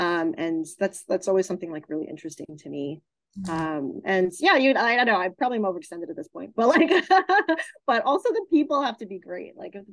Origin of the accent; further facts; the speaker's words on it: New York, United States; I loved growing up in New York. It's not the easiest place to grow up in, but I think it makes you a very strong adult and just, you know, kind of street savvy.